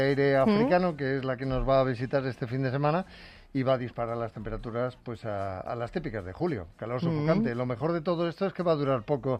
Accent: Region of Murcia, Spain; now in Madrid, Spain; La peor parte se la van a llevar los de mi tierra, los de Murcia

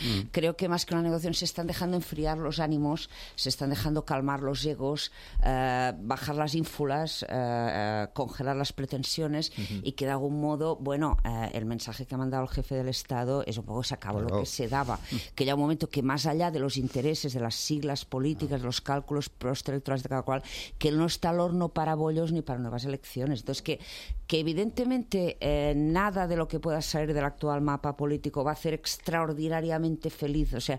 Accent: Catalonia, Spain; yo que soy catalana y estoy muy preocupada por el otoño caliente que se nos viene encima en Cataluña

